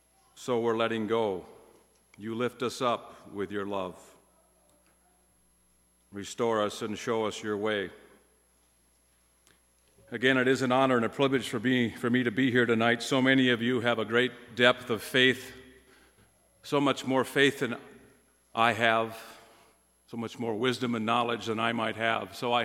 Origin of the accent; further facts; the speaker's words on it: Bismarck, North Dakota, United States; I grew up in Bismarck. I was a attending McCabe United Methodist Church as an 8-year-old.